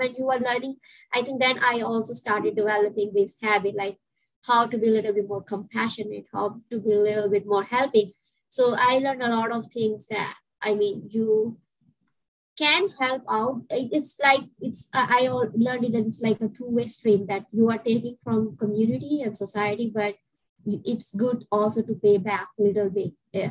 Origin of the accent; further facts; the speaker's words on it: Pakistan; English is a second language; also born or lived in Germany; I was born in Pakistan. I was born and raised early, my early years, most of the years, like in Pakistan. And then I moved to Germany at some point.